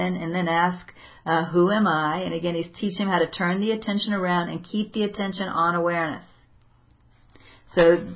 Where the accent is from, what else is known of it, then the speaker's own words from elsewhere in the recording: United States; And actually I say the V because I'm an American.